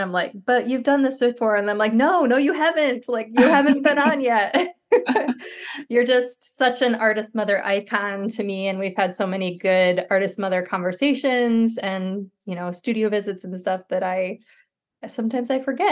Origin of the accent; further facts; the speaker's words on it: New York, United States; I'm from New York State too. So just that kind of Northeast connection for sure.